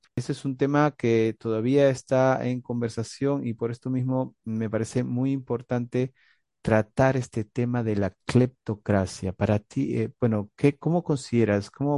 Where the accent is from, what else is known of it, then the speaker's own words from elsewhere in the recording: Peru; una situación que está pasando en mi propio país. Yo soy peruano